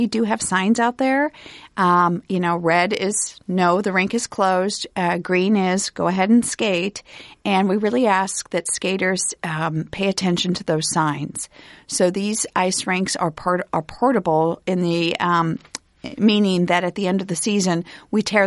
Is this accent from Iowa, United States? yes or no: yes; Ames, Iowa, United States; And I grew up in Ames, and one of the places we used to skate was at Homewood Golf Course under the stars